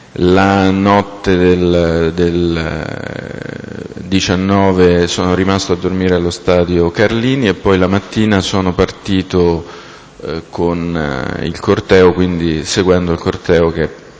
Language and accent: Italian; Latina, Lazio, Italy; born there; now in Rome, Italy; sono nato a Latina il 12 marzo del 1962. Abito in Roma, via Guido Guinizelli 106.